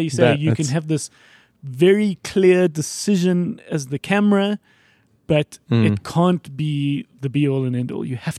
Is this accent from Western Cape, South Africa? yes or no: no; Johannesburg, Gauteng, South Africa; We grew up here in Joburg, hey?